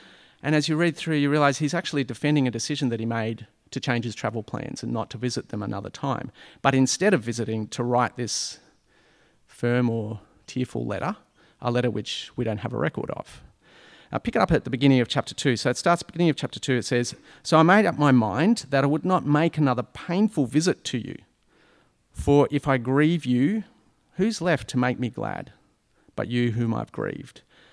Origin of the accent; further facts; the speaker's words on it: Bangladesh; now in Australia; When we were growing up in Bangladesh, one of the homes that we lived in had a jackfruit tree